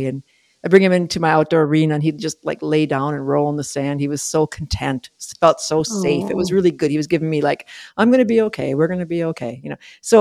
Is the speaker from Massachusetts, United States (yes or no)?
no; South St. Paul, Minnesota, United States; And we moved back to my hometown, South St. Paul, Minnesota.